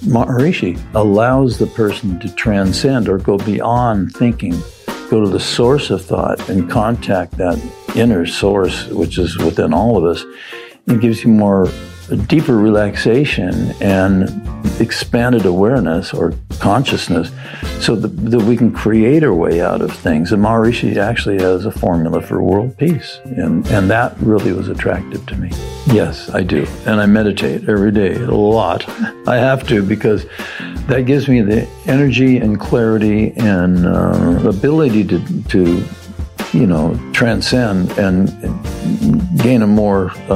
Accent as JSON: {"language": "English", "region": "California", "country": "United States", "tie": "born or raised there", "said": "where we grew up in Southern California, just a few miles from the beach."}